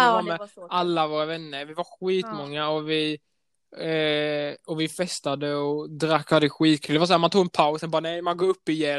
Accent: Sweden; born there; Ja, och jag är ju född i Sverige, men min mamma är från Uruguay i Sydamerika, så jag pratar spanska med min familj.

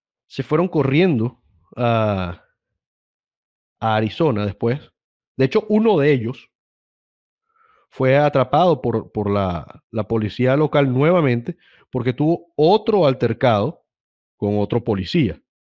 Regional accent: Venezuela; como venezolano que me siento indignado con esto

